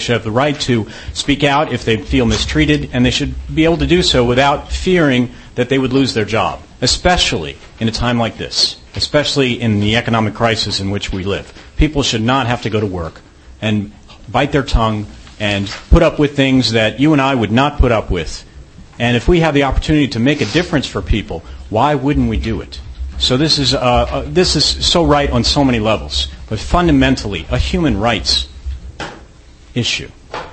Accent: United States; As an American and as somebody who is deeply, deeply committed to human rights on every level

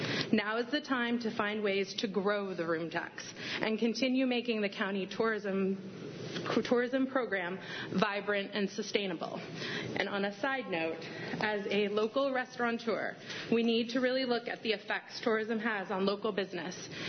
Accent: Ithaca, New York, United States; I'm actually from Ithaca, but that's okay. good evening.

